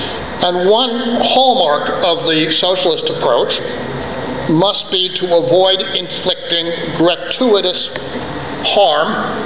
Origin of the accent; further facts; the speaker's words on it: Texas, United States; As an American, it's a particular privilege for me to have a role in these discussions, and I also need to say that as a Texan